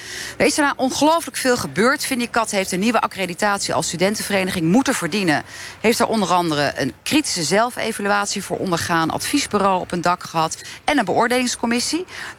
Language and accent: Dutch; Rotterdam, South Holland, Netherlands; Nou, kom ik zelf uit Rotterdam.